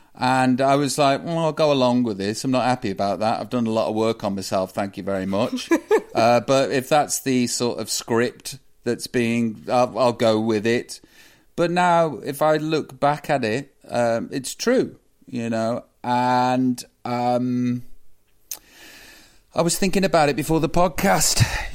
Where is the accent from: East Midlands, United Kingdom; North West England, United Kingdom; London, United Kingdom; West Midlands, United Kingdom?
West Midlands, United Kingdom; Stoke-on-Trent; You know, that sort of, I come from Stoke. I love my hometown.